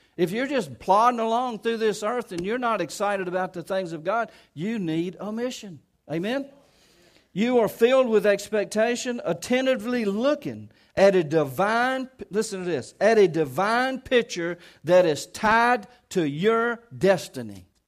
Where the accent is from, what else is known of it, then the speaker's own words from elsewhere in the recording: Kentwood, Louisiana, United States; I use that kind of language. Y'all understand I'm from Kentwood.